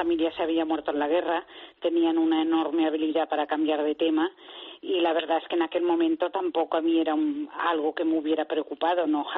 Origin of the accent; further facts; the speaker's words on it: Barcelona, Catalonia, Spain; born there; había el origen judío de nuestra familia. Yo nací en Barcelona y fui educada como católica.